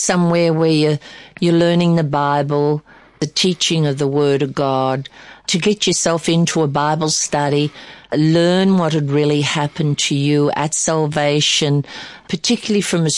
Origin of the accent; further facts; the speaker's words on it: Australia; also born or lived in United States; And we could have stayed on in America and made a lot of money, but being an Aussie and we looked at going farming and so we came back home.